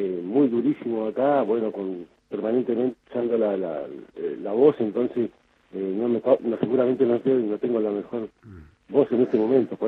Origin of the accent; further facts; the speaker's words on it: Cushamen, Chubut, Argentina; Yo soy una persona de 50 años, vuelvo a repetir, vengo de Cusamen, de Cusamen, todo lo que he dicho, una comunidad que está arriba del Pesquera